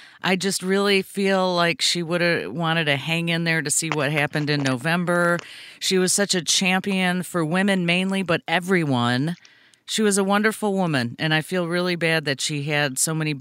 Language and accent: English; Brookfield, Illinois, United States; I was growing up in Brookfield, you in Oak Forest, and, you know, in the summer, there was a Brookfield pool for a while